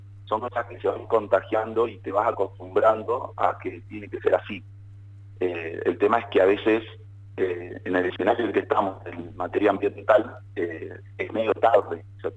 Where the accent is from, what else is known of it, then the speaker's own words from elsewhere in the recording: Neuquén, Argentina; Creo que yo soy neuquino y nosotros nos dolía la vista verlo, el río así, en el lugar donde vos te criaste y estuviste bañándote